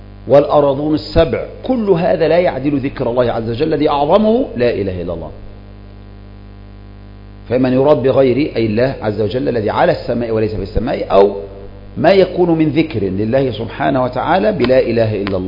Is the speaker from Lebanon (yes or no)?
no; Egypt; ومن هنا ينتشر عندنا في مصر يا هو